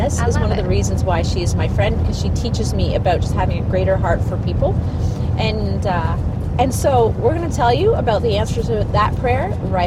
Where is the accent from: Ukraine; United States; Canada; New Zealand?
Canada; Toronto, Ontario; they're from Winnipeg and we're from Ontario, Toronto.